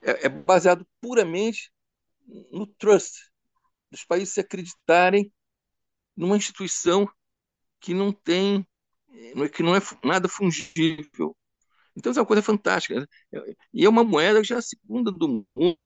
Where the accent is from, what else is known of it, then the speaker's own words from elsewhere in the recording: Portugal; como Portugal, que eu sou português